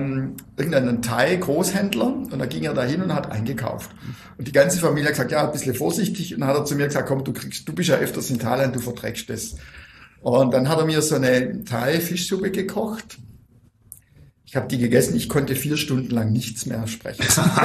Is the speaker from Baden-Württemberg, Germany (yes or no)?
yes; Kuppingen, Baden-Württemberg, Germany; Also in meiner Kindheit, ich habe es vorher erzählt, beim Eingangsgespräch, ich komme aus Kuppingen